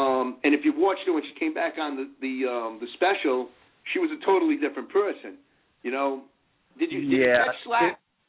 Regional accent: Rhode Island, United States; Something like that. I'm from

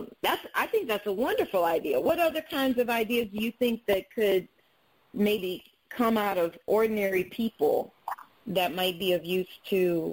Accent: New Orleans, Louisiana, United States; I remember as a kid, I grew up in New Orleans

